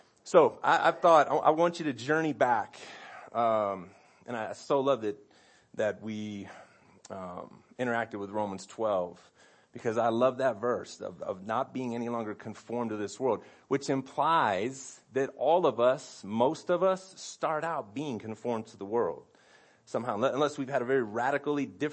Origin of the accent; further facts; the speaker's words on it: Cleveland, Ohio, United States; I grew up in Cleveland. He came to Denver all the time.